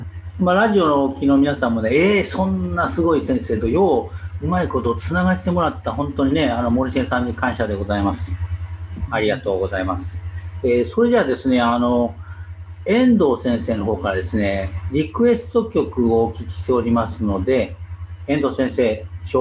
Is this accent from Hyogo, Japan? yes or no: yes; Tamba, Hyogo, Japan; 森重さんも私もですね実は丹波市、兵庫県の丹波市ってところが出身なんですけども